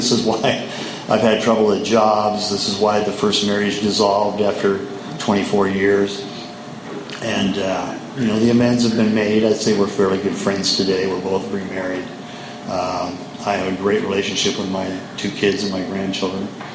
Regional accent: Canada; I'm from Canada, they know how to drink.

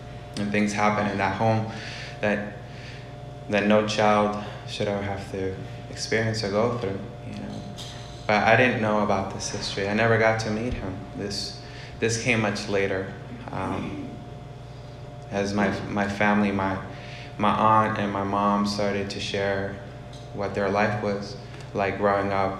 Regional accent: Puerto Rico; I was born and raised in Puerto Rico. My family came to this country during an anti-Puerto Rican movement.

